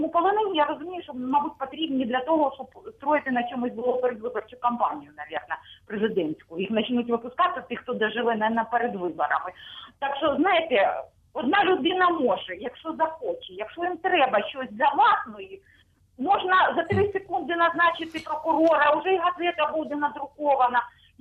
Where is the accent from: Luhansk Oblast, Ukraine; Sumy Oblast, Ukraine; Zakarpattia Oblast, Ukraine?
Luhansk Oblast, Ukraine; я з Луганщини.